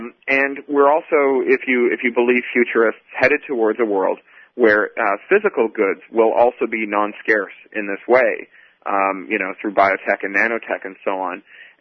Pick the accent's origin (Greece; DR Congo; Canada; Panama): Canada; now in United States; I hail from Canada, and one of the things that continually frustrates me about living in the States